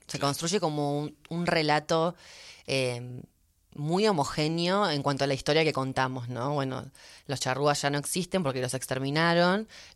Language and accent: Spanish; Uruguay; now in United States; cuando yo, por ejemplo, dejé Uruguay para irme a Estados Unidos, sí, emigré con respecto a mi país de origen, pero para el punto de vista de Estados Unidos, yo inmigré hacia Estados Unidos.